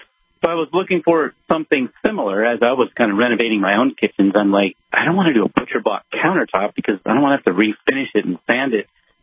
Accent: Phoenix, Arizona, United States; Well, Phoenix, Arizona, in the great sunshine desert state.

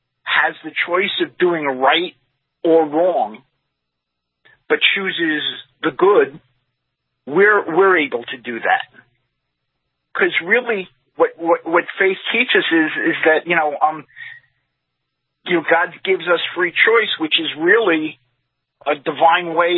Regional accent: New York, United States; Well, I'm from New York.

